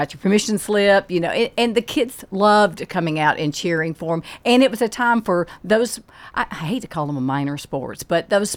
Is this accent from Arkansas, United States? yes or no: no; Tennessee, United States; I'm very proud to say when I leave the area that I'm from Rutherford County